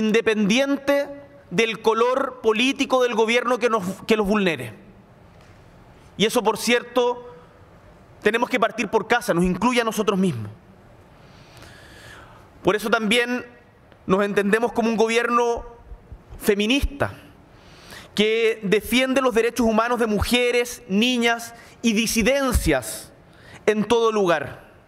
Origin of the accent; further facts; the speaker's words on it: Patagonia, Chile; Vengo de Chile. Específicamente desde la Patagonia, desde el sur de nuestro continente donde este se inicia.